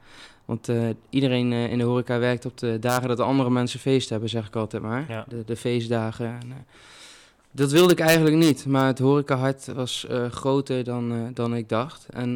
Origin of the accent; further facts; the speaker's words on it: Zevenaar, Gelderland, Netherlands; dat is een mooie Zevenaar, mijn geboorteplaats. En ik denk ook de plaats waar ik nooit meer weg ga. Altijd op de meter gewoond en later doorgegaan naar Zonnemaat en uiteindelijk mijn eigen huis gekocht hier vlakbij het centrum. Dus hier ligt mijn roots